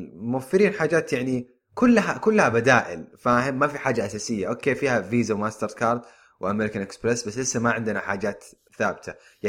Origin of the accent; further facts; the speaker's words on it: Saudi Arabia; now in United States; غالبا بيسوون حاجة مشابهة زي كذا عندنا في السعودية عموما